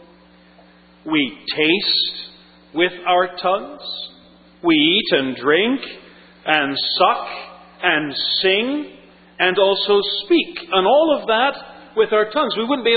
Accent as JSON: {"language": "English", "region": "Alberta", "country": "Canada", "said": "I know that because I'm from Alberta, and we have a lot of horses in Alberta."}